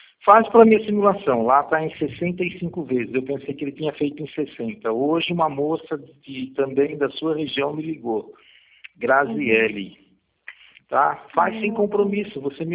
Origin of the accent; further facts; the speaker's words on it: Botucatu, São Paulo, Brazil; aqui em Botucatu, eu sou de Botucatu